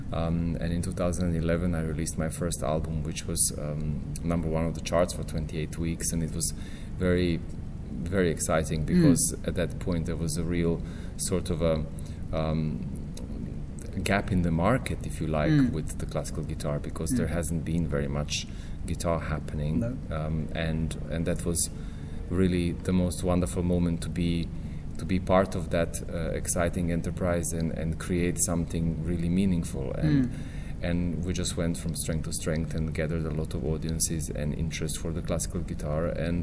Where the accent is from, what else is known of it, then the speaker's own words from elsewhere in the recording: Montenegro; I was 8 years old. I grew up in Montenegro, in the Balkans